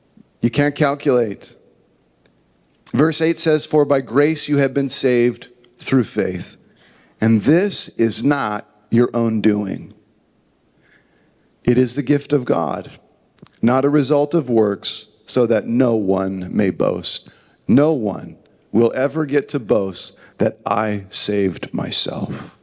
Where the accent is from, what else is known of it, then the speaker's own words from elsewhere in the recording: California, United States; Some kid growing up in the Inland Empire, you're going to use them to go out to LA and try to minister and help people?